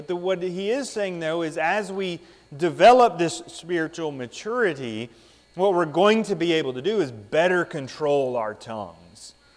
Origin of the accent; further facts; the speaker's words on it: California, United States; I grew up out in California, and we'd often have these forest fires that were ravaging all sorts of the country out there.